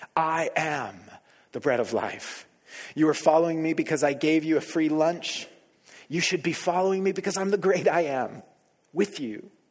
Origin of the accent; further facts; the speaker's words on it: Oklahoma, United States; Okay, so I grew up in Oklahoma.